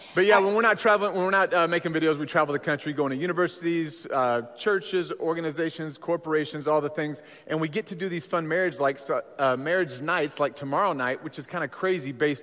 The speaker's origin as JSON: {"language": "English", "town": "Indianapolis", "region": "Indiana", "country": "United States", "said": "I'm an inner city kid from Indianapolis, Indiana."}